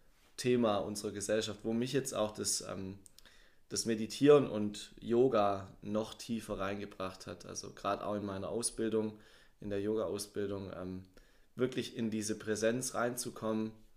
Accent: Bodelshausen, Baden-Württemberg, Germany; also born or lived in Hechingen; geboren bin ich am 9. Januar 88 in Hechingen. Dann aufgewachsen in Bodelshausen, da dann auch zur Grundschule gegangen. Dann aufs Gymnasium nach Mössingen, war dort 2 Jahre.

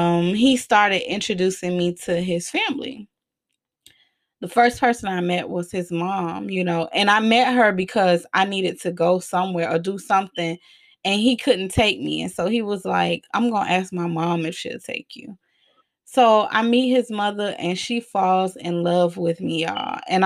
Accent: Miami, Florida, United States; Mind you, I'm from Miami, so I'm used to maintenance.

